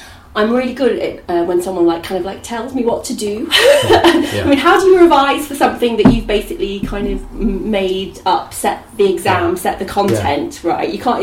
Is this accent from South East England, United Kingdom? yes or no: no; West Midlands, United Kingdom; born there; also born or lived in Warwickshire; Well, I was born in Staffordshire, but we didn't live there for very long after that. We moved around quite a lot.